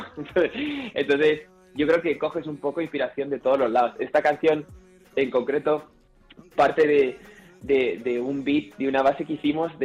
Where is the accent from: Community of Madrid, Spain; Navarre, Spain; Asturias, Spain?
Community of Madrid, Spain; Madrid; also born or lived in Barcelona; now in London, United Kingdom; aunque nací en Barcelona, pero aunque sí viví de chiquitín aquí en Madrid, estoy un poquito en Londres.